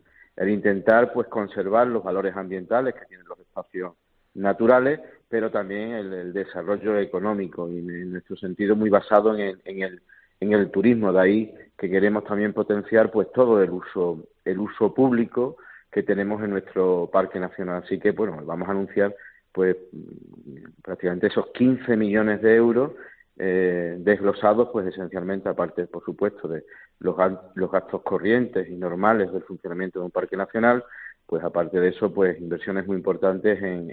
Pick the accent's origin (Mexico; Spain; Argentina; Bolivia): Spain; Andalusia; pues es todo un placer y un orgullo como andaluz.